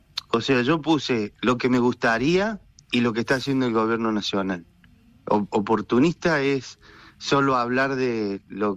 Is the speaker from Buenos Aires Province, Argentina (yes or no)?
no; Córdoba, Argentina; yo soy cordobés